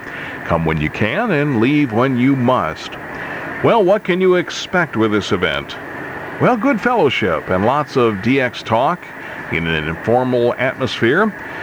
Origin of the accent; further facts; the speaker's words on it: Lima, Ohio, United States; you'd probably love living in my hometown here of Lima, Ohio, because we have a store